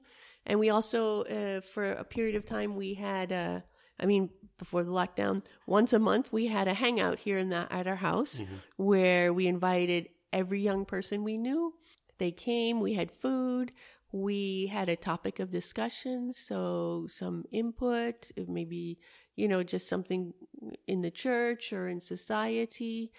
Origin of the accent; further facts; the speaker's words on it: New Orleans, Louisiana, United States; I grew up in New Orleans, and so in college, I said, if I graduate with honors, that's something big.